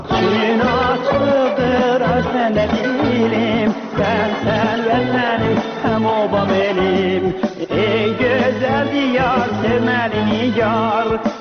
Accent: North, Iran; خودم شمالیم.

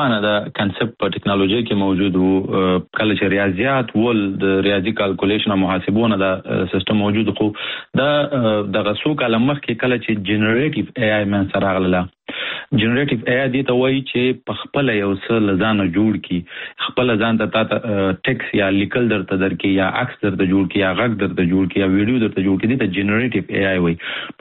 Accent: Nangarhar, Afghanistan; زه د افغانستان د ننګرهار ولایت څخه يم

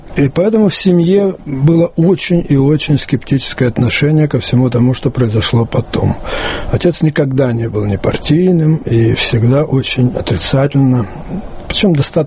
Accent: Ashgabat, Turkmenistan; И мы перебрались в Ашхабад, это был 1934 год. Поэтому дальнейшее мое детство проходило в Ашхабаде.

